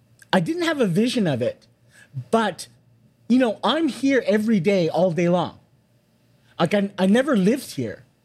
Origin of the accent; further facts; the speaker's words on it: Toronto, Ontario, Canada; I was born in Toronto. My parents were born in, my dad was born in Toronto. My mom was born in New York. So I'm of a very small generation, like a second generation Chinese Canadian.